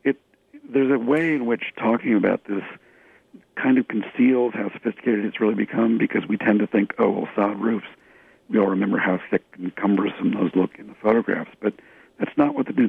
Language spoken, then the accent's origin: English; Midwest, United States; Actually, I say it both ways. I'm from the Midwest, too.